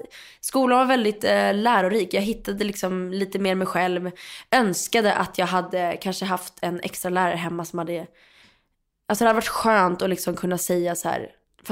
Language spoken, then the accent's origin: Swedish; Stockholm, Stockholm County, Sweden; born or raised there